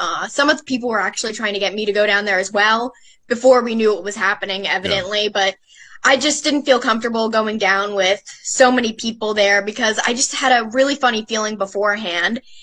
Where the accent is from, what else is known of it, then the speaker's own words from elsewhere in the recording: New Jersey, United States; currently in New Jersey. New York is definitely shut down. Jersey is as well, but might as well be in my home state rather than locked down in a dorm right now.